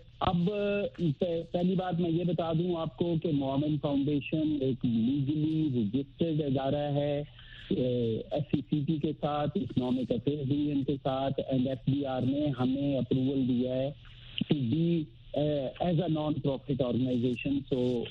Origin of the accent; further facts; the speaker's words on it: Punjab, Pakistan; ضلع شیخوپورہ میں میرا گاؤں ہے